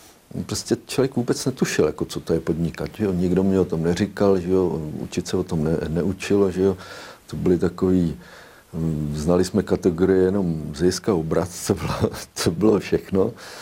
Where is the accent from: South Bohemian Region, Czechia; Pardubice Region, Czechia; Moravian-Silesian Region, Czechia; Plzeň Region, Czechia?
Plzeň Region, Czechia; Plzeň; born there; Já jsem se narodil v Plzni.